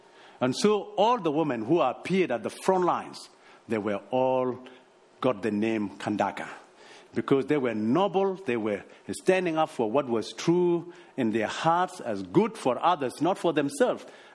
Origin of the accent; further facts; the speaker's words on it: Sudan; you can see it's a subject close to my heart because I come from Sudan.